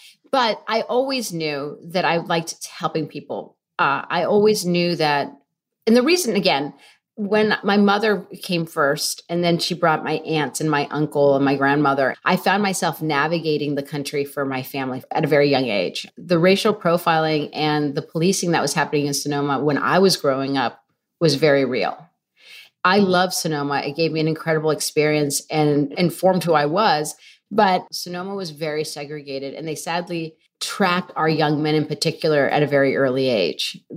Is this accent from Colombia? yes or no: yes; Colombia; now in United States; the opportunities that this country afforded me were going to be vastly different than growing up in Colombia.